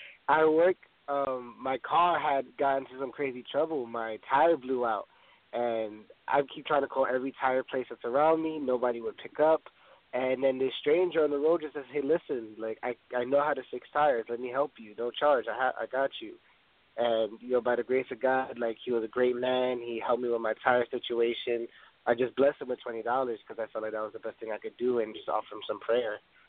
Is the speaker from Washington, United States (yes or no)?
no; Bronx, New York, United States; I was born and raised in the Bronx to what I thought was a single mom.